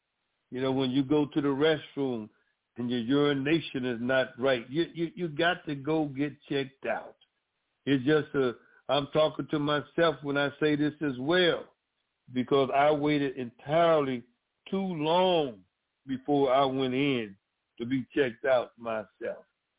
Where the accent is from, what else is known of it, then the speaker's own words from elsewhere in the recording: Mississippi, United States; I grew up in Mississippi, and we were able to see black businesses.